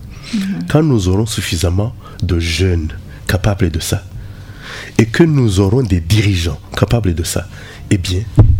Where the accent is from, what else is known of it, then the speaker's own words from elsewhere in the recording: Rwanda; je vous rappelle que je viens du Rwanda, un pays qui a connu un génocide.